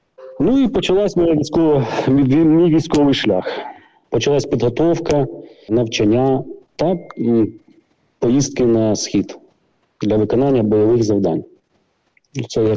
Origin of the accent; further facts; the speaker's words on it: Kherson, Kherson Oblast, Ukraine; moved away as an adult; я сам з Херсона, з міста Героя Херсон.